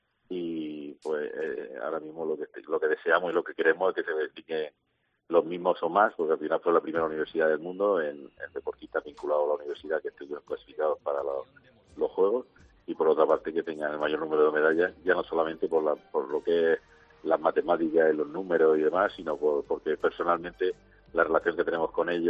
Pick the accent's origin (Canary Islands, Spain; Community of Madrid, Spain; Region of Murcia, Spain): Region of Murcia, Spain; es un orgullo como murciano